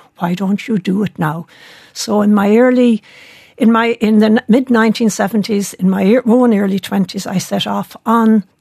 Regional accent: Connacht, Ireland; And he heard I was from Mayo. We started talking about the Mayo countryside and particularly the coastline.

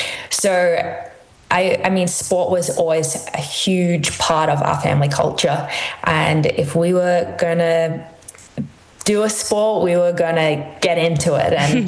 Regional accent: Brisbane, Queensland, Australia; So I grew up in Brisbane, which is in the state of Queensland.

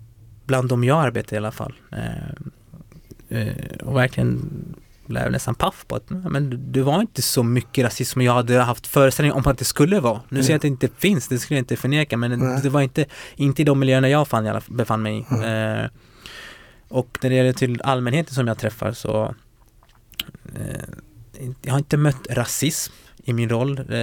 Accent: Fittja, Stockholm County, Sweden; Jag är uppväxt i Fittja, det var liksom mångkulturellt center.

